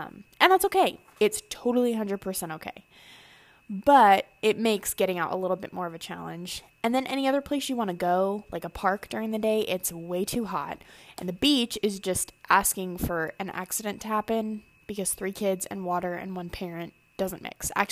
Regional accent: Alaska, United States; I'm an Alaska girl through and through. I never thought I would say that. I grew up in Southeast Alaska, where it rained probably 300 out of 365 days a year

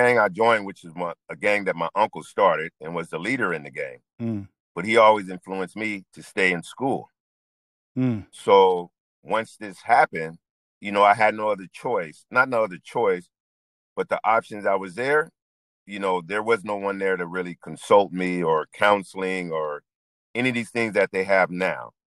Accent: Los Angeles, California, United States; growing up in South Central LA. You know, it was gangs there.

